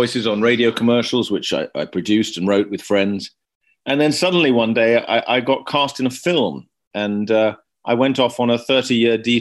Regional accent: London, United Kingdom; I grew up in West London.

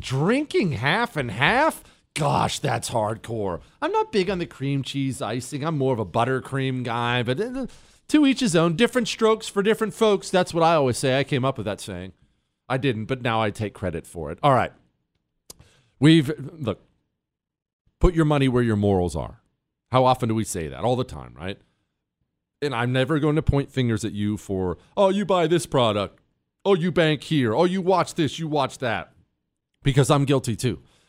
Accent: United States; that's what I call it because I'm an American.

